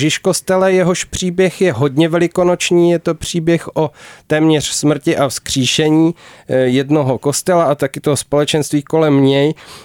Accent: Prague, Czechia; ale byl jsem Pražák, takže v podstatě Pražák

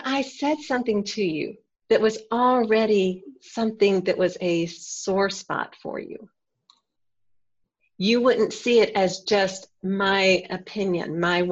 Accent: Alabama, United States; because I grew up in Alabama and my parents still live there.

